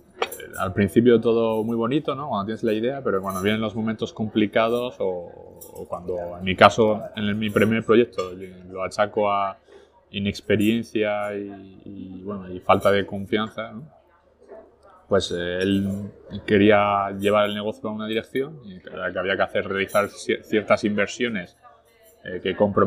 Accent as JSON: {"language": "Spanish", "town": "Arras", "region": "Hauts-de-France", "country": "France", "tie": "born there", "first_language": "French", "second_language": "Spanish", "said": "mi primer idioma que aprendí fue el francés. Nací en el 84, como te digo, en Arras, que está a una hora de París, al norte. De hecho, toda mi familia por parte de padres son del norte, completamente del norte de Francia"}